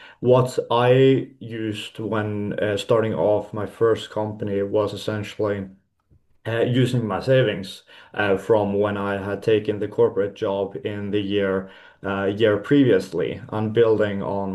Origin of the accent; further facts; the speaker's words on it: Bergen, Vestland, Norway; also born or lived in Spain; So yeah, I'm born and raised in Bergen, Norway. I've lived there most of my life, except for a little chapter living in Spain.